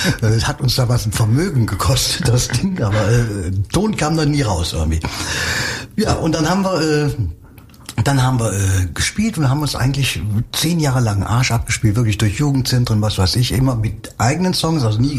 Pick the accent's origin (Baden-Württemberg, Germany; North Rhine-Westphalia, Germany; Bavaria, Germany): North Rhine-Westphalia, Germany; Cologne; weil ich bin im Schatten der Domtürme groß geworden. Ich habe den Dom eben nicht jeden Tag gesehen, obwohl ich nur einen Steinwurf von ihm entfernt gewohnt habe.